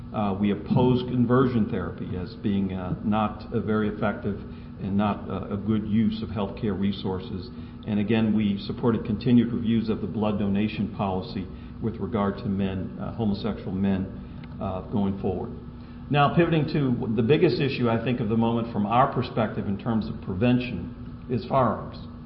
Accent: Louisiana, United States; I come from Louisiana. It's a hunting state.

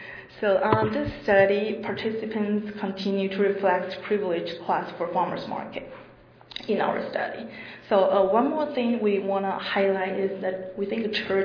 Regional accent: Taiwan; I'm from Taiwan. It's actually a small island next to China.

